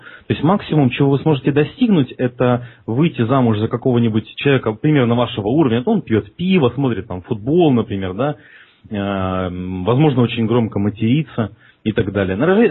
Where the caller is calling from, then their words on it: Moscow, Russia; Ну, я из Москвы.